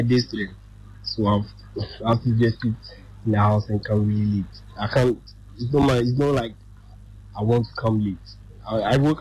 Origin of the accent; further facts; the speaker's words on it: Dodowa, Greater Accra, Ghana; But like, I'm from far place, I'm from Dodowa, and then there's traffic on the ways.